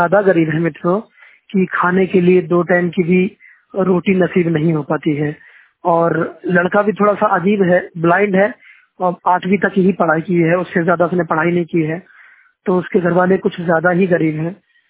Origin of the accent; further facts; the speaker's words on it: Kannauj, Uttar Pradesh, India; बात कर रहा हूँ, कन्नौज उत्तर प्रदेश से। कभी कभी मैं राजस्थान से आता हूँ